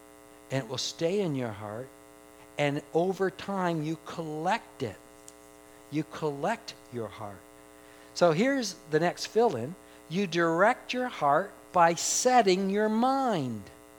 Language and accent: English; Hamilton, Ontario, Canada; When I grew up in Hamilton, I was a Ticat fan.